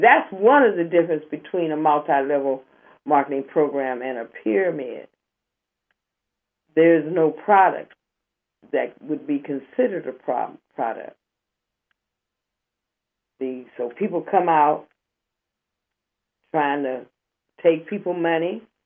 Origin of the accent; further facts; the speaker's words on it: Oakland, California, United States; Every kind of scam that has ever been has hit my hometown, Oakland, California.